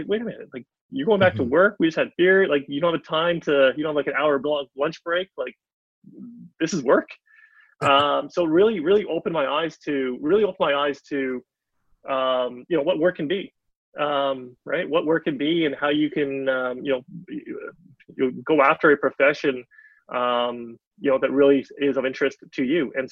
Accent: Vancouver, British Columbia, Canada; Both my parents were born in Trinidad, and I was so I was born here in Vancouver.

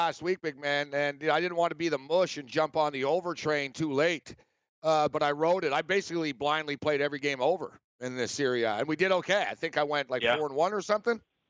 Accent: Montreal, Quebec, Canada; I grew up in Montreal, right? So massive Italian contingent, bro, in Montreal.

